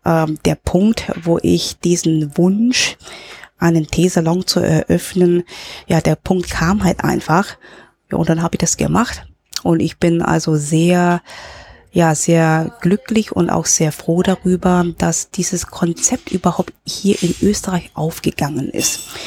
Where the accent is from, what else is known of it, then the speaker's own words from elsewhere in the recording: Hong Kong; also born or lived in Germany / Berlin / Frankfurt; now in Linz, Austria; dadurch, dass ich in Deutschland geboren bin, aber in Hongkong aufgewachsen bin, bin ich sozusagen mit dem Getränk Tee auf